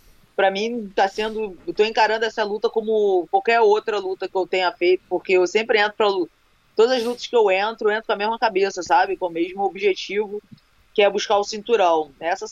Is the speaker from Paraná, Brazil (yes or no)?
no; Rio de Janeiro, Brazil; Sim, sou carioca da gema. Sempre morei.